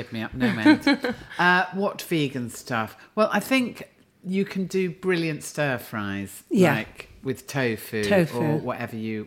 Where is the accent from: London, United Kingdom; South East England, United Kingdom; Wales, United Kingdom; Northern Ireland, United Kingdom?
London, United Kingdom; Clapham; born there; No, I was born in Clapham, actually.